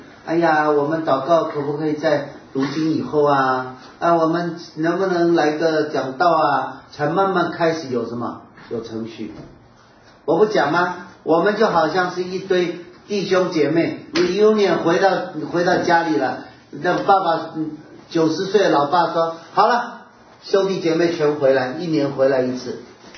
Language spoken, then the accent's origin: Chinese; Wenzhou, Zhejiang, China; 我告诉你，我温州人，温州人要 reunion 死掉了。